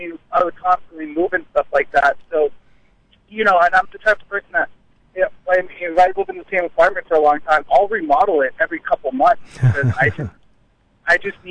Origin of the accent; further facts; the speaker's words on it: United States; I was forced to move to Mexico to fix my papers. I've never been to Mexico. I grew up in the United States.